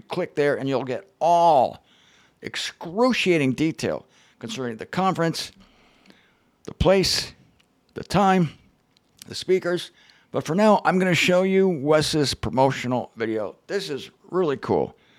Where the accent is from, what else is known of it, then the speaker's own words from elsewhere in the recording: Canton, Ohio, United States; She's at Stark and Hartman headquarters in Canton, Ohio, my birthplace. I grew up in Canton, Ohio.